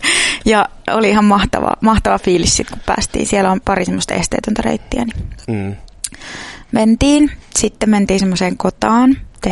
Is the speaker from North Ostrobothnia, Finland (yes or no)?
yes; Oulu, North Ostrobothnia, Finland; kun mä asuttiin lapsena Oulun Kuivasjärvellä ja me käytännössä siis meidän takapihalta lähti semmoinen iso metsä.